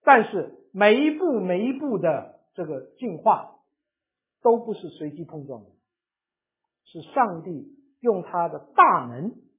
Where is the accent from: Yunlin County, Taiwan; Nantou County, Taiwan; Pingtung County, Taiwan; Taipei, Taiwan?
Pingtung County, Taiwan; 我小时候住在台湾呢，台湾南边有个县叫做屏东。